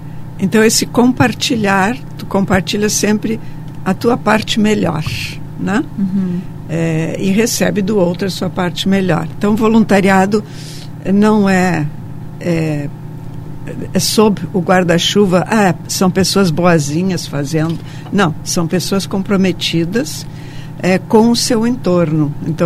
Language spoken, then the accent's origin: Portuguese; Brazil; Eu tenho um CPF que diz que eu sou brasileira.